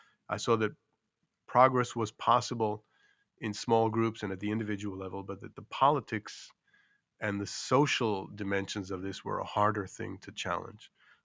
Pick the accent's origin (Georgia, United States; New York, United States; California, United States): New York, United States; because I am a New Yorker. I am from a military family, and I did grow up in the East Coast of the United States.